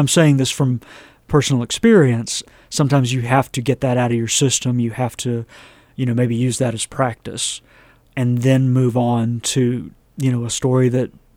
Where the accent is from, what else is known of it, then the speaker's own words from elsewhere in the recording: North Carolina, United States; I can say that because I'm from North Carolina on both sides of my family, going back for hundreds of years.